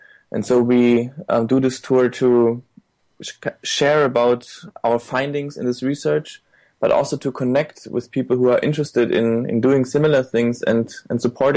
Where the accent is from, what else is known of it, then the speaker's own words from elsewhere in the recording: eastern Germany, Germany; And I was in my hometown in Eastern Germany where I grew up.